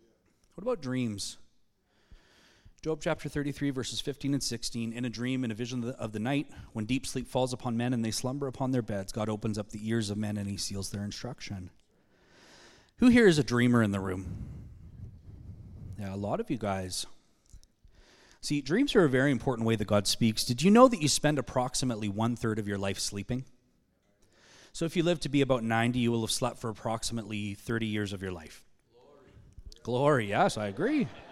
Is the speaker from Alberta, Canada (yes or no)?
yes; Calgary, Alberta, Canada; I'm from Calgary, so when I travel, people always ask me